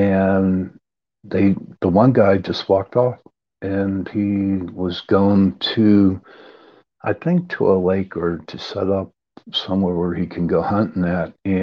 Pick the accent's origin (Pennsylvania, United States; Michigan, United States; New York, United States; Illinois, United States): Pennsylvania, United States; I'm from Pennsylvania. And we have a little town called Kecksburg.